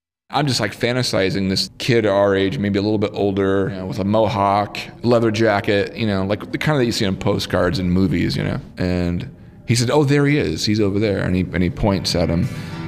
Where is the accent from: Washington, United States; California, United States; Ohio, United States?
Washington, United States; Seattle; also born or lived in Houston, Texas; I'm from Seattle, Washington. I play music for a living. When I was almost 13, I moved from Houston, Texas, to the coast of Washington.